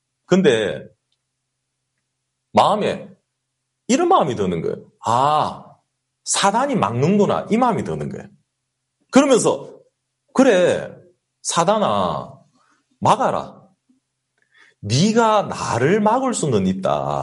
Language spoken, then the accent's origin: Korean; South Korea; 근데 우리는 한국 사람인지라 그냥 막 경찰이 왔어요.